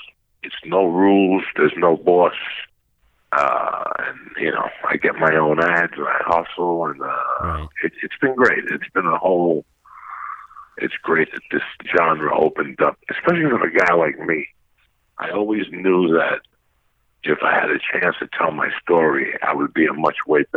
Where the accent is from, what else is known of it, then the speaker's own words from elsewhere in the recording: North Bergen, New Jersey, United States; Especially where I was from. I'm from northern New Jersey, which is, I'm a what they call a tunnel rat. So I'm from North Bergen, which is next to Hoboken, which is right over the tunnel.